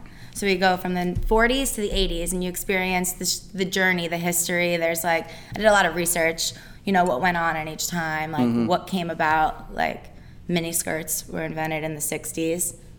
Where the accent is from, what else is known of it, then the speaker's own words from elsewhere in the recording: New York, United States; but I grew up in New York. So I was dancing out there and I was a competition baby.